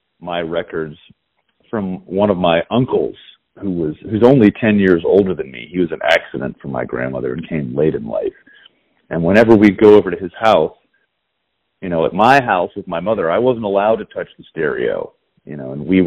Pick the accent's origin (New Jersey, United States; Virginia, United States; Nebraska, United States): Virginia, United States; also born or lived in Manhattan, New York; I am from Virginia. I was born and raised. I was actually born in Manhattan, because my father was still getting his master's at Union Theological Seminary, but we left when I was like 6 months old, so I don't even count that.